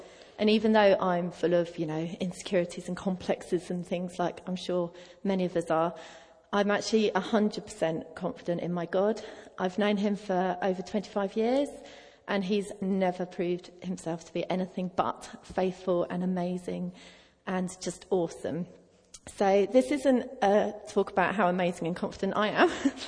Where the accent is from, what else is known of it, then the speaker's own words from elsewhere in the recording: South East England, United Kingdom; I was born and bred in the New Forest, so I spent most of my childhood up trees and around trees.